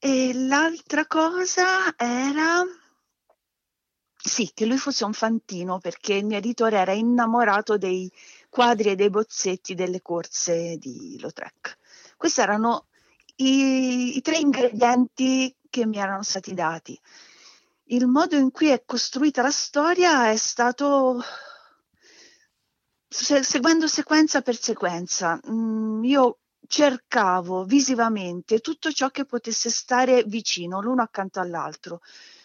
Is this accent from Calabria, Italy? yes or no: no; Livorno, Tuscany, Italy; born there; perché io sono nata a Livorno, quindi in qualche modo mi ha fatto click nella testa un omaggio a questa città da cui sono fuggita.